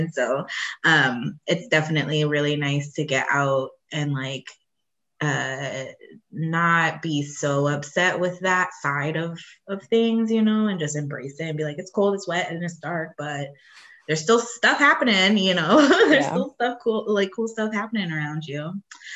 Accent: Ohio, United States; I grew up in Ohio where we had cardinals

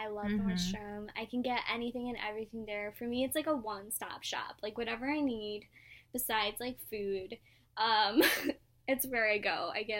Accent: Chicago, Illinois, United States; I'm from Chicago, which is really weird to say, and that I hate the cold

